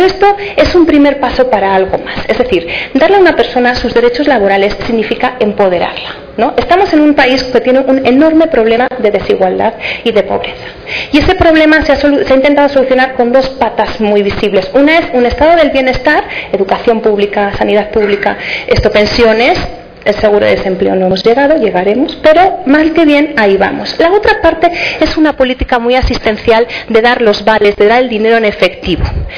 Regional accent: Spain; now in Mexico; Yo, como verán, por mi acento soy extranjera, yo llegué de España hace 10 años. Cuando yo llegué a vivir a México

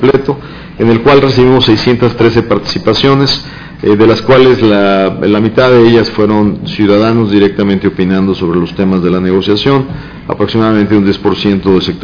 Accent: Mexico; a que nosotros como mexicanos hagamos ese papel.

